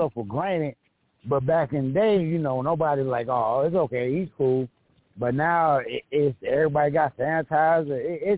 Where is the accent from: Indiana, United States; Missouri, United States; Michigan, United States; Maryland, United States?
Missouri, United States; St. Louis; now in Phoenix, United States; I'm in Phoenix, Arizona right now. I'm from originally from St. Louis, but I'm in Arizona now, so.